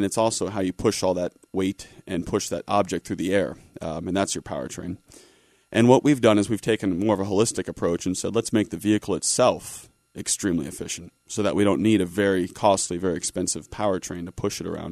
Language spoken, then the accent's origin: English; Rockledge, Florida, United States; also born or lived in New York; But born and raised in Rockledge, went to school in New York, a school called Rensselaer Polytechnic.